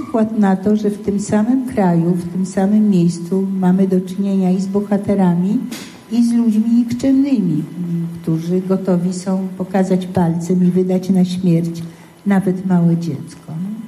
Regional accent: Michalin, Masovian Voivodeship, Poland; złapała dziecko i wyjechała pod Warszawę do Michalina i dlatego ja tam spędziłam dzieciństwo.

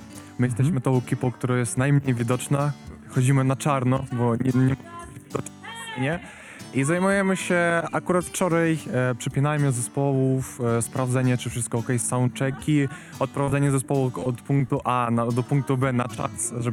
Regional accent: Lviv Oblast, Ukraine; Polish is a second language; now in Poland; Ogólnie to pochodzę z innego kraju i język polski to jest mój drugi język.

